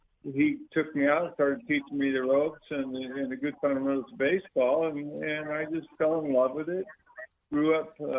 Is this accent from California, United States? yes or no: yes; Rancho Cordova, California, United States; I was from Sacramento area. I went to Cordova, California, and it was kind of a country boy